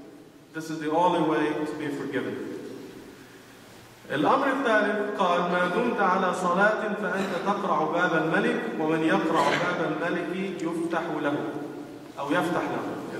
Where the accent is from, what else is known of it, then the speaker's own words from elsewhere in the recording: Egypt; معروف عندنا في مصر